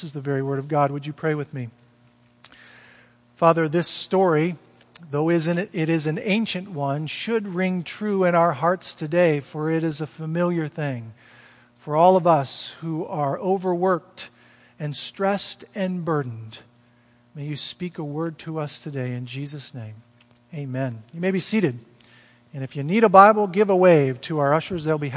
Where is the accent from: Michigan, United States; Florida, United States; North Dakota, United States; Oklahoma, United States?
Florida, United States; I'm from Florida, so sinkholes are pretty popular.